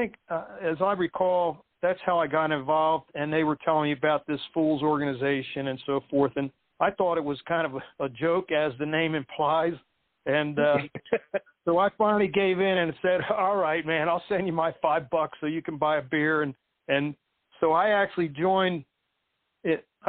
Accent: New Jersey, United States; moved away as an adult; also born or lived in Florida; I had been living in Florida for many years, my whole career. I moved to Florida from Jersey when I was 18.

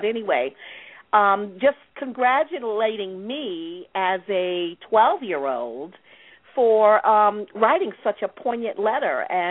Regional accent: Ohio, United States; Well, I'm originally from Ohio. I went to Ohio University and got a degree in journalism back in the 70s.

